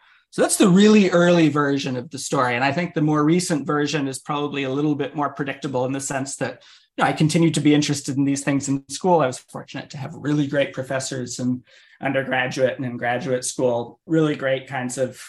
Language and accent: English; Maine, United States; So I grew up in Maine.